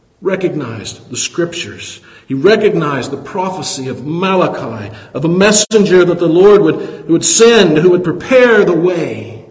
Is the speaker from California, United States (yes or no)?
no; Sevier, Kansas, United States; You know, I grew up in Sevier, Kansas. Yeah, out in the middle of nowhere.